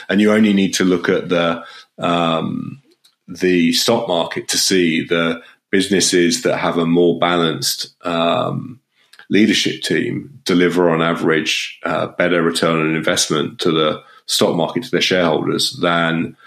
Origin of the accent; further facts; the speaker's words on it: United Kingdom; now in France; as a Brit living in France